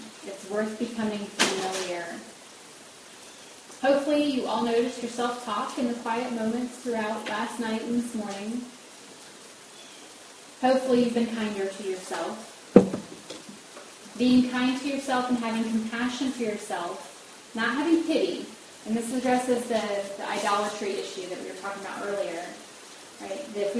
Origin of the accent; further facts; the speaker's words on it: Nashville, Tennessee, United States; And they're from Murfreesboro, Tennessee, and I'm from Nashville, Tennessee.